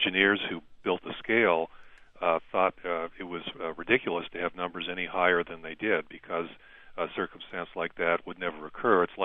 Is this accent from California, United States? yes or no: yes; Los Angeles, California, United States; I grew up here in Los Angeles, and I'm used to, in the old days, we had these smog alerts.